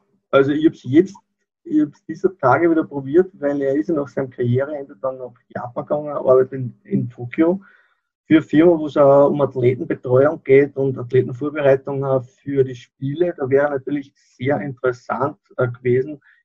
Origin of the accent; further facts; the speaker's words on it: Upper Austria, Austria; Ich bin aus Oberösterreich.